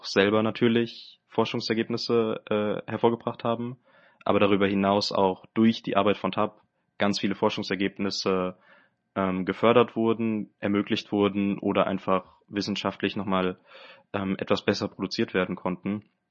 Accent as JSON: {"language": "German", "region": "Rhineland-Palatinate", "country": "Germany", "lives_now": "Taiwan", "said": "Ja, ich komme aus Rheinland-Pfalz, der Nähe von Koblenz und bin inzwischen 22 Jahre alt."}